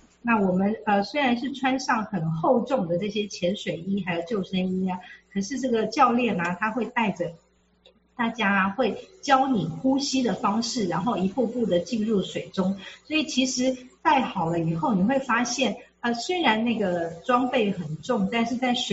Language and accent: Chinese; Yilan County, Taiwan; 那我是在宜兰长大的，所以我也回了宜兰去看。还有我的家人这样子，我的亲人